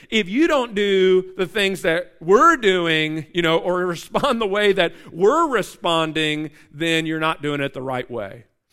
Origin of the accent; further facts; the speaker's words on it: United States; And yet, because I'm an American, I'd rather eat a cheeseburger I can't taste than a salad that I can.